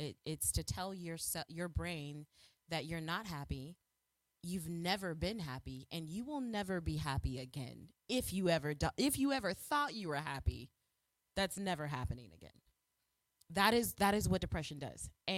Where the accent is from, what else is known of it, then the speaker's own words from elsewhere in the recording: Chicago, Illinois, United States; I'm from the South Side of Chicago.